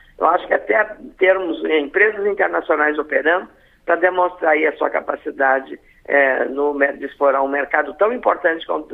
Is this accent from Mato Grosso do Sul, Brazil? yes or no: no; Rio Grande do Sul, Brazil; nós, gaúchos, né, nascemos lá